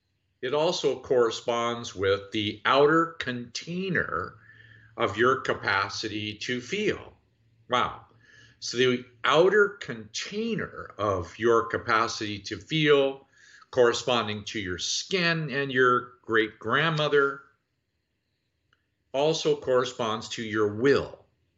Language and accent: English; United States; I'm a white old man from North America. I'm an American.